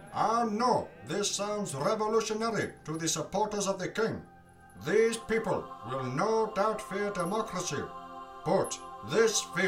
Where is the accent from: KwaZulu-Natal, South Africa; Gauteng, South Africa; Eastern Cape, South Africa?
Eastern Cape, South Africa; Mthatha; born there; I was born in Umtata many, many years ago.